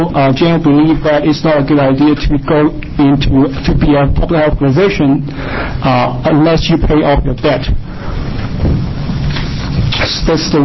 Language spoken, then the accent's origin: English; Hong Kong; Obviously, I'm not from Oregon originally. I grew up in Hong Kong, and I'm the first in my family to go to med school and also college. And I'm from a low-income family because basically my parents don't speak English.